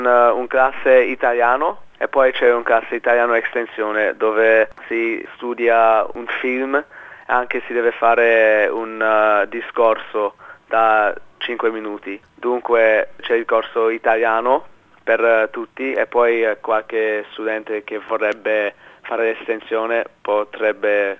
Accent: Sydney, New South Wales, Australia; also born or lived in Melbourne; Sì, sono nato a Melbourne. Sono venuto a Sydney quando avevo solo 3 anni.

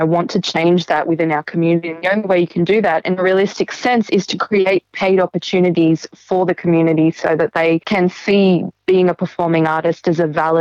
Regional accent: Australia; born there; I was born in Australia. And my father was born in Chennai and he migrated when he was 14. So my father lived through the White Australia policy.

